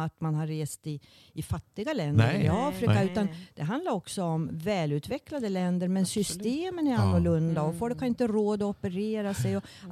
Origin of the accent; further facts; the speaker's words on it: Västerbotten County, Sweden; Jag är född i Västerbotten, mitt mellan Umeå och Skellefteå, vid E4-an. Det här med jag har bott vid en landsväg i hela mitt liv, verkligen.